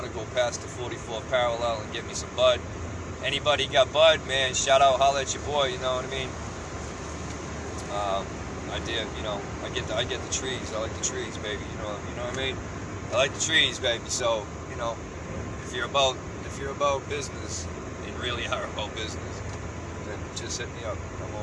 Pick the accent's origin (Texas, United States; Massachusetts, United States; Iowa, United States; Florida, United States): Massachusetts, United States; Boston; I was from Boston, so, I never really talked, I talked like